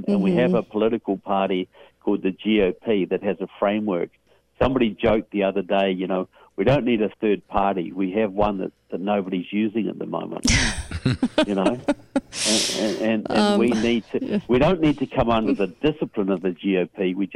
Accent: New Zealand; now in United States; in case some of you are wondering about my southern accent, I am from New Zealand, but I live here now.

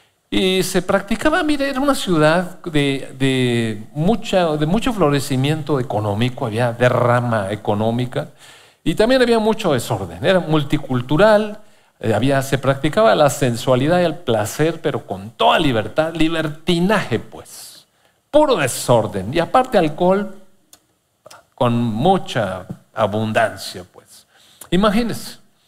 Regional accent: Tamaulipas, Mexico; ¿Y tú de dónde vienes? Me preguntaron. Yo, de Tamaulipas.

